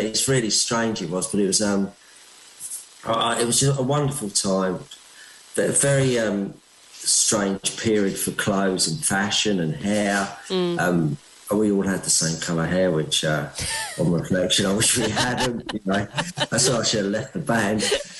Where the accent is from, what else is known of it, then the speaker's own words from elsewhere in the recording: St Albans, East of England, United Kingdom; also born or lived in Watford; now in Isle of Wight, United Kingdom; But I was originally from St Albans. I was born in Watford.